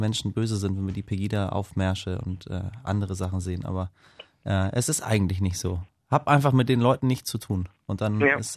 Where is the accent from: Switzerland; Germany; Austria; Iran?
Iran; Wir kommen aus dem gleichen Land, wusstest du das? Oder du zum Teil und ich komplett.